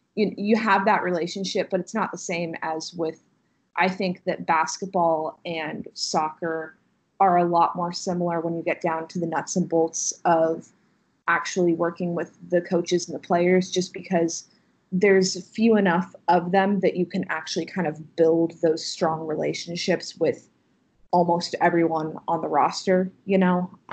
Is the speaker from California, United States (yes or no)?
no; Kansas, United States; But you know, I mentioned I'm from Kansas, so I grew up, college basketball is life where I'm from.